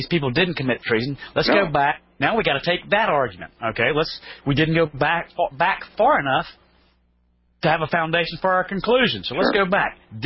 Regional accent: North Carolina, United States; You know, I'm here from North Carolina

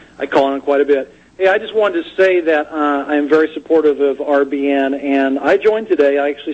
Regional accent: Provo, Utah, United States; also born or lived in Orem; I grew up and lived in Provo and lived in Orem

